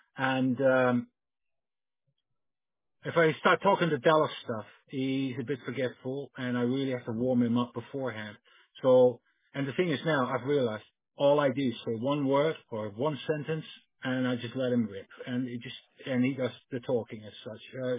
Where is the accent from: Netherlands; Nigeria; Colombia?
Netherlands; now in United Kingdom; No, exactly. I'm Dutch. So there you go.